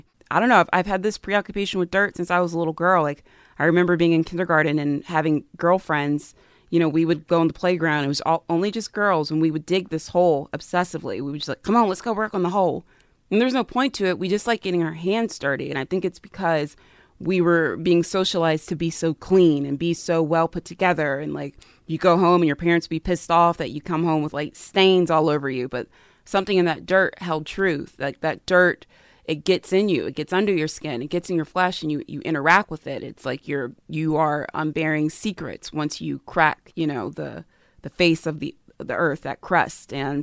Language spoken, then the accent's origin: English; South Carolina, United States; now in Nashville, United States; I've been in Nashville now for 10 years, but growing up in South Carolina, which is, you know, the most southern place on earth, I feel it when I go back home there.